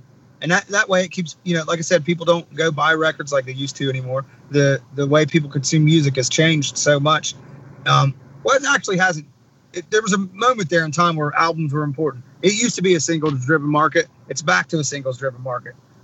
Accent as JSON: {"language": "English", "region": "West Virginia", "country": "United States", "said": "I go, nothing. I'm from West Virginia."}